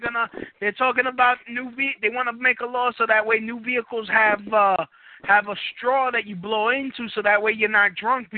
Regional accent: Brooklyn, New York, United States; I'm from Brooklyn myself.

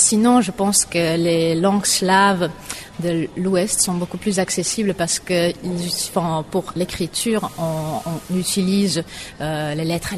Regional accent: Australia; French is a second language; Je viens d'Australie, un lycée qui se spécialise sur la langue française. Donc j'ai commencé avec le français à l'âge de 13 ans

